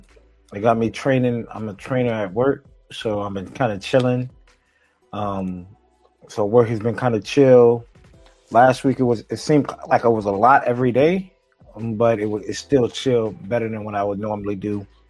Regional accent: Hampton, Virginia, United States; that was in the area of Hampton, Virginia, my hometown.

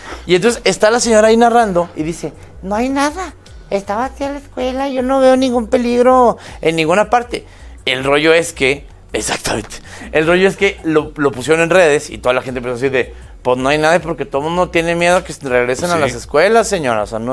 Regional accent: Chihuahua, Mexico; Los de Chihuahua somos muy buenos para decir cohetes o ráfaga.

